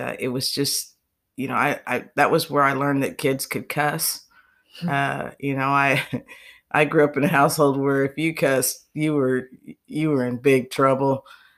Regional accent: St. Joseph, Missouri, United States; Destiny, I've lived in St. Joseph, Missouri all of my life.

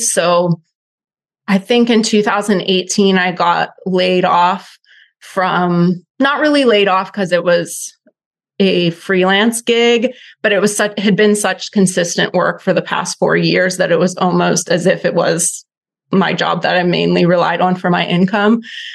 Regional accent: West Virginia, United States; Because, you know, growing up in West Virginia, it's very rural.

